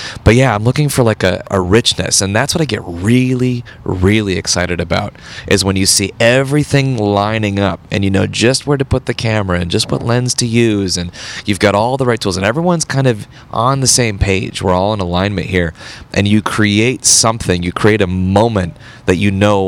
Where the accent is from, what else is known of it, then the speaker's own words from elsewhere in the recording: Portland, Oregon, United States; I grew up in Portland, Oregon. So I just, you know, would steal my family's VHS camera and head off into the woods with my friend and just tell all kinds of stories.